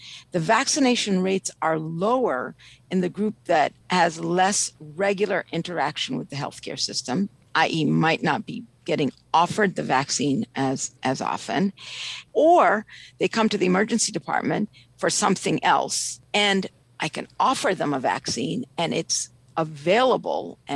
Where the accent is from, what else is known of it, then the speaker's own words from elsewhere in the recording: Ethiopia; I'm originally from Ethiopia.